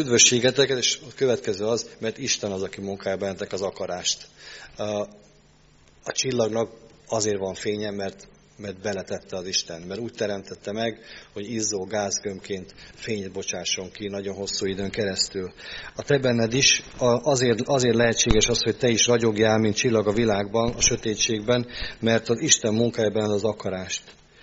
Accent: Hungary; Tehát nagyon magyar vagyok, de ennyire nem.

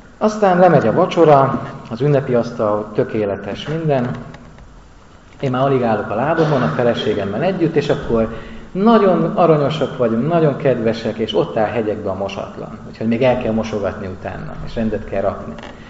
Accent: Lónya, Szabolcs-Szatmár-Bereg, Hungary; Ez egy Lónya nevű község, és egy gyönyörű templom mellett, annak a szomszédságában nőttem föl

